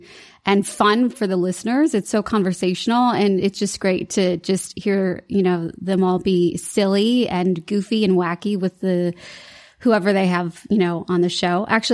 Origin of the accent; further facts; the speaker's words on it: Chicago, Illinois, United States; because, you know, we're all from Chicago.